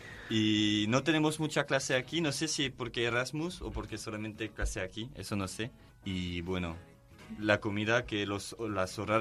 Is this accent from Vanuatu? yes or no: yes; Vanuatu; Spanish is a second language; moved away as an adult; now in France; yo soy francés, como mi papel es francés. Pero entonces viví toda mi vida en ese país independiente que es el Vanuatu.